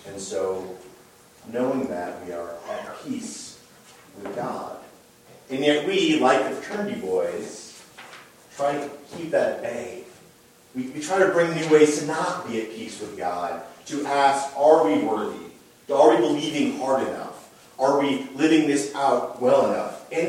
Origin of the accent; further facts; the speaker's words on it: Iowa City, Iowa, United States; Particularly notable, again, that I grew up in Iowa City, where I was reminded of how close those ties were to the Lutherans who seemed to be surrounding us on every street corner.